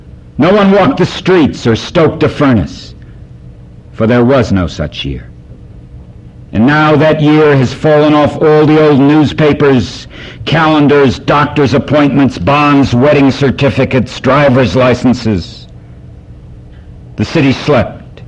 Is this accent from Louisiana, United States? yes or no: no; Detroit, Michigan, United States; born there; And the only thing you have to know is that I am an identical twin and that I was born in Detroit.